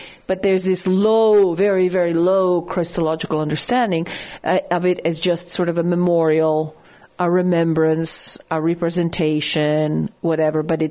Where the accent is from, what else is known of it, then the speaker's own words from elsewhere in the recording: Italy; as a school child growing up in Italy, one of the earliest saints that we were ever taught about was a little boy